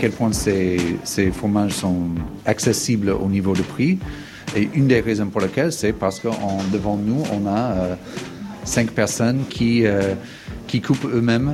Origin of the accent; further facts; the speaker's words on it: Indiana, United States; French is a second language; moved away as an adult; now in France; Je suis américain, mais j'habite en France depuis 20 ans, à peu près maintenant. Je viens de Indiana, aux États-Unis.